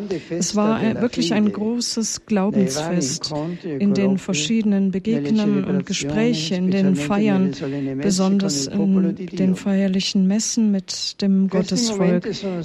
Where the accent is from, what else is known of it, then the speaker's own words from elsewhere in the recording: Germany; diese intensiven und wunderbaren Tage, die ich in meinem Heimatland verbracht habe, noch einmal zu durchlaufen. Ich habe Deutschland von Osten nach Westen durchquert.